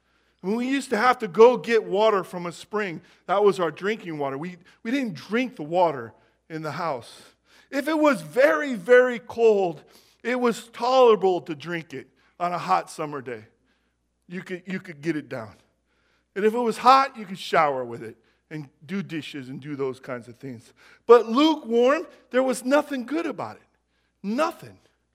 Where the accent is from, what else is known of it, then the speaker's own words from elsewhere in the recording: Jackson, California, United States; I grew up in Jackson, and I lived with my grandma for about 4 years, just outside of Jackson on Clinton Road